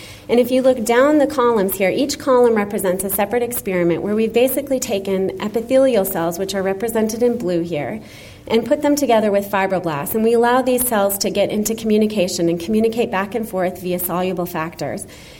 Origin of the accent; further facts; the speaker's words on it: North Carolina, United States; And I also point out that I'm from North Carolina, which is not one of the blue states on that map.